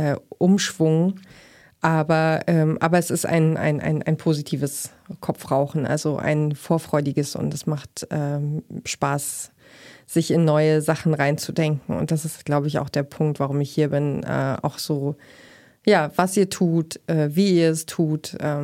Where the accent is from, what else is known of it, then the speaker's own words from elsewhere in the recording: Berlin, Germany; Ich bin ursprünglich aus Berlin. Und das ist dann aber, also der Dialekt ist dann, glaube ich, irgendwann verloren gegangen über die vielen Umzüge und Neuanfänge und Wohnungswechsel und so.